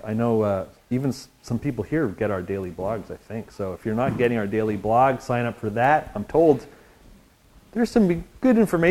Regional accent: Montreal, Quebec, Canada; I'm originally from Montreal.

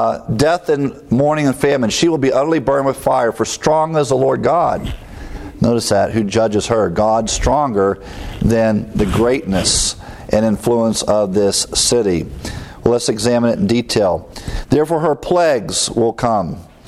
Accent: Ohio, United States; growing up in Ohio, Michigan was our neighbor. I've never been to Michigan.

